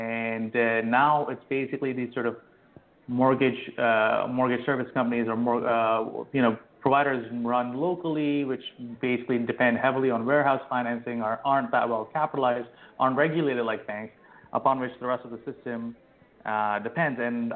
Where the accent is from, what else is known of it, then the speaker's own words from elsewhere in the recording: United States; moved away as an adult; now in London, United Kingdom; So I'm an American citizen, but I'm here in London.